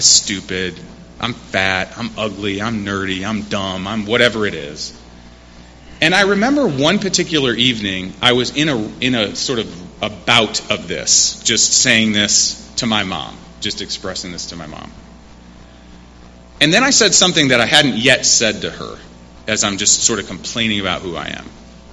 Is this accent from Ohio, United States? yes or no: yes; Cleveland, Ohio, United States; I grew up in Ohio in the greater Cleveland area, and we were a small enough school to where we didn't have a football team, okay?